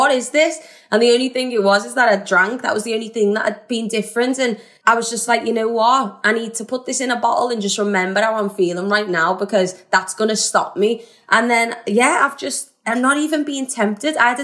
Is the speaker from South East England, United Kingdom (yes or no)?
no; Liverpool, North West England, United Kingdom; I'm a Scouser at heart, very family orientated.